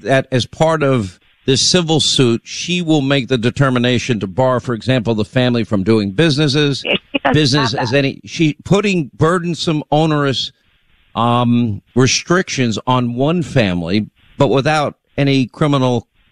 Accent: United States; as an American citizen, and I am a conservative, and I'm a proud conservative

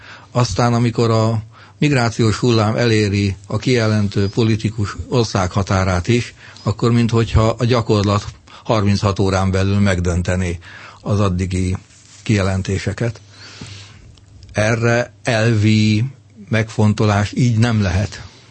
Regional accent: Hungary; Én nagyon szeretnék egy olyan európai uniós közös megoldást támogatni, magyarként és európaiként

